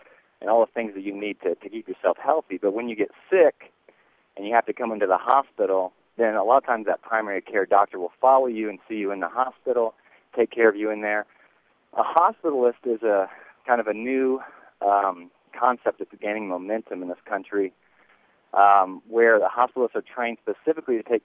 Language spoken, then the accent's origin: English; Farmington, Missouri, United States; so I'm from Farmington, Missouri, so I was born and raised in Farmington, and went to high school at Farmington High School